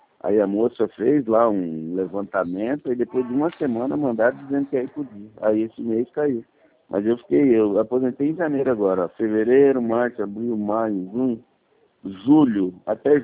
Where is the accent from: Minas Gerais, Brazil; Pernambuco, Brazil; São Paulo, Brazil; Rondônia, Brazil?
São Paulo, Brazil; Álvares Machado; eu sou de Álvares Machado, não sei de onde você é.